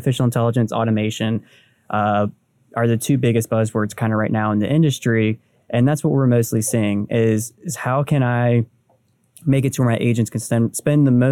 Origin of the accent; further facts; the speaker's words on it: South Carolina, United States; I'm from South Carolina. I just make up.